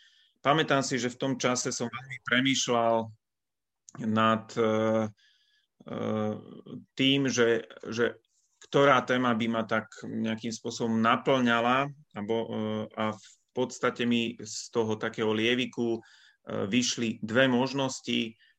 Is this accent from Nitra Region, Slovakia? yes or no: no; Trenčín, Trenčín Region, Slovakia; pochádzam z Trenčína, som ženatý, mám 3 deti